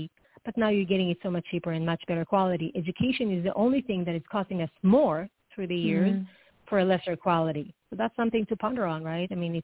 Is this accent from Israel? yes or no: yes; Israel; I'm from Israel, so it's a different name.